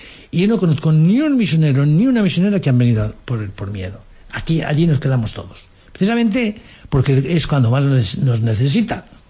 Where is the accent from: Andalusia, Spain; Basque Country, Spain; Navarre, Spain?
Navarre, Spain; now in Japan; tenía mi familia, tenía mi tierra, mi lengua, mi Navarra, que yo amo mucho.